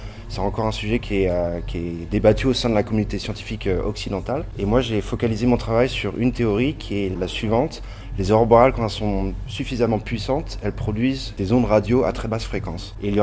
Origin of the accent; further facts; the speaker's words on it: Nantes, Pays de la Loire, France; now in The Hague, Netherlands; je suis artiste interdisciplinaire et chercheur. Je suis originaire de Nantes mais je suis basé à La Haye aux Pays-Bas depuis quelques années.